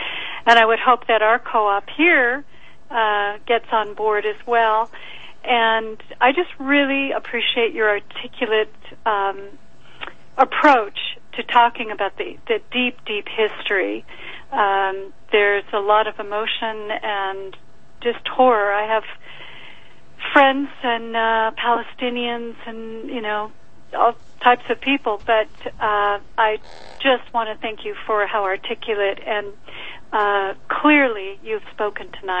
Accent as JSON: {"language": "English", "country": "United States", "said": "As an American Jew, I've been boycotting Israeli products for years"}